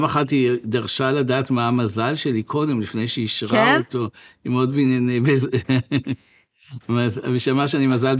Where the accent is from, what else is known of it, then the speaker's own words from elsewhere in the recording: Central District, Israel; אני בא ממושב, בעמק חפר, משנות ה-60, מושב שחגדתי עם חברה מאצ'ואית, הומופובית.